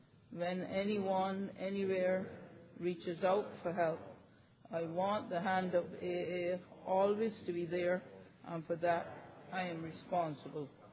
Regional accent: Barbados; I'm from Barbados, so I'm a bit new over here.

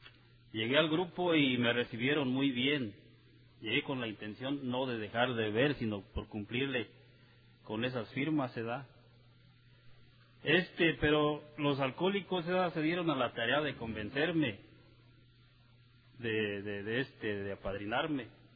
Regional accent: Michoacán, Mexico; now in Santa Rosa, United States; donde vivo, ¿verdad?, en Santa Rosa, California. Soy de Michoacán. Estoy a un lado de Cuicseo.

